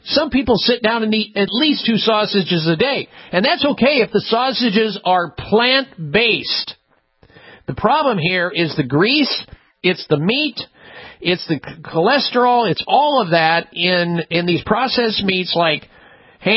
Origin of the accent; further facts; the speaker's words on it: Midwest, United States; I remember the days when I was growing up in the Midwest. That's what I ate.